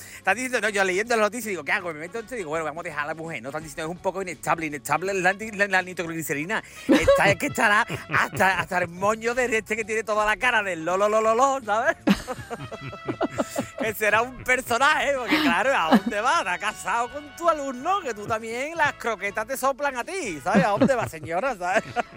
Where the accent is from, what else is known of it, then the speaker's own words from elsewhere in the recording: Seville, Andalusia, Spain; si soy de Sevilla